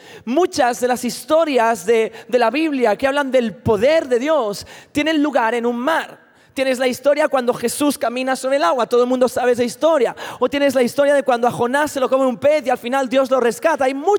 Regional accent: Catalonia, Spain; mi acento español castizo. En verdad soy catalán.

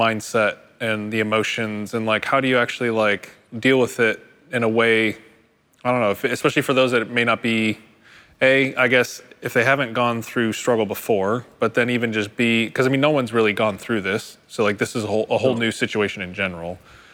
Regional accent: Chicago, Illinois, United States; I grew up in the Chicago area and knew of the church.

